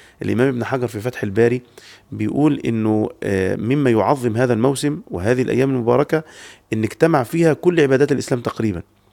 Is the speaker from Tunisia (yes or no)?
no; Egypt; من فترة كده حصل زلزال عندنا في مصر